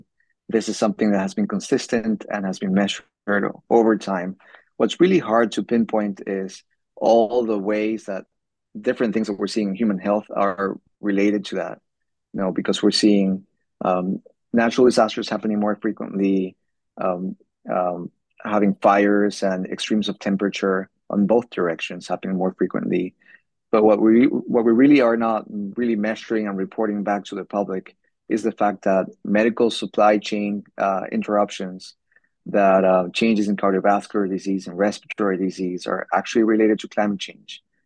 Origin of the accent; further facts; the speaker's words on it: Venezuela; in my home country of Venezuela, I always was climbing these glaciers that I would hear that were bigger before, and now they're smaller